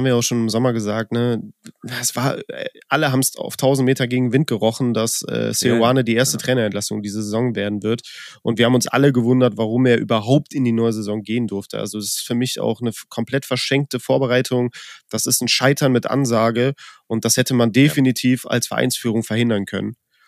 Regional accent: Cologne, North Rhine-Westphalia, Germany; born there; Ich als gebürtiger Kölner

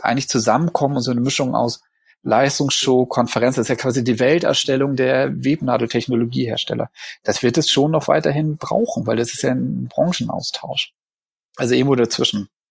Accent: Berlin, Germany; ich komme ja aus Berlin

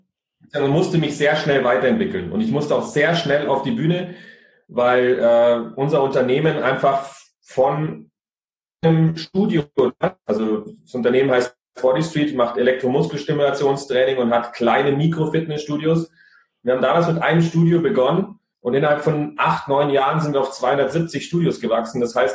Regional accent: Niederviehbach, Bavaria, Germany; Wir sind auf dem Land aufgewachsen, Niederviehbach, ein kleines Dorf, in einem großen Forsthaus.

